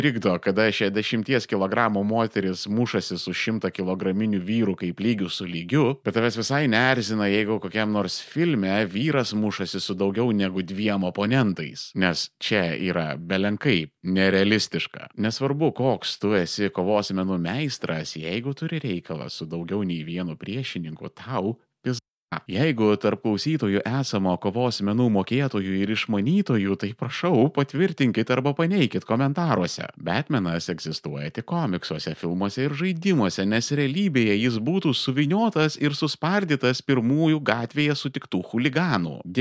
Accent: Armenia; Aš, kaip armėnas

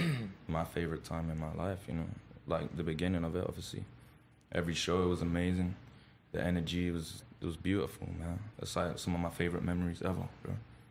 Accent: London, United Kingdom; now in United States; Like, I'm from London, so I don't have all them drugs out there.

